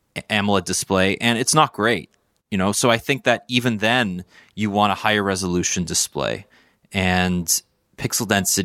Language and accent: English; Toronto, Ontario, Canada; in my hometown of Toronto.